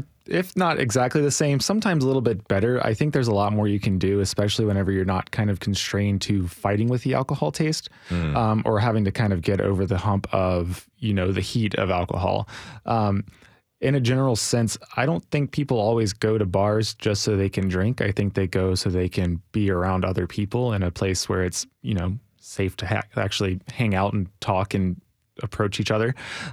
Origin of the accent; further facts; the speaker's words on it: Louisiana, United States; which really hurts for me since I'm from Louisiana.